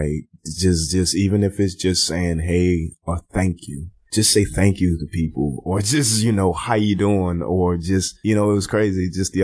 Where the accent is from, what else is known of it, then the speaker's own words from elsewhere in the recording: New Orleans, Louisiana, United States; At one time, I thought it was like, I'm from New Orleans, so we're really, really chummy with everybody and anybody.